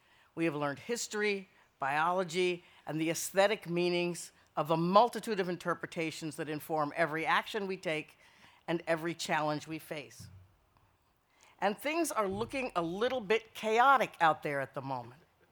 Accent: Miami, Florida, United States; I was born in Miami, Florida, and I attended segregated schools there, entirely segregated schools.

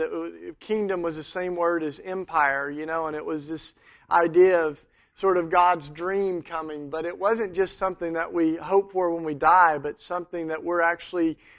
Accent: Tennessee, United States; I grew up down in Tennessee, which is why I talk so cool. And you know, but it was like the Bible Belt, and I grew up very immersed in Christianity.

